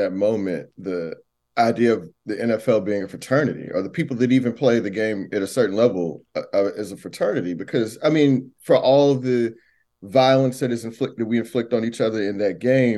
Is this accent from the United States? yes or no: yes; Missouri City, Texas, United States; from Missouri City. You know what I'm saying?